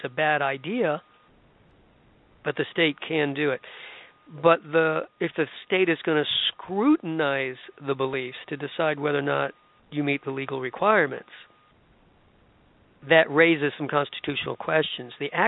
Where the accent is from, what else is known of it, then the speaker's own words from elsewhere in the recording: Tampa, Florida, United States; but I got an invitation from a radio station in my hometown, Tampa, Florida, to participate in a debate